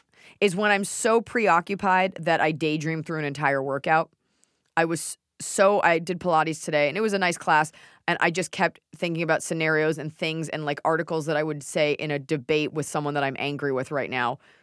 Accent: Dallas, Texas, United States; born or raised there

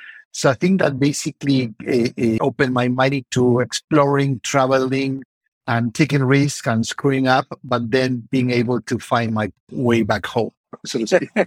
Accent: Argentina; also born or lived in Los Angeles / New York; now in Chicago, United States; I'm originally from Argentina, and I've been living in the States for, I lost count, because now I'm in Chicago and lived in Los Angeles, and before that, like 5 years in New York.

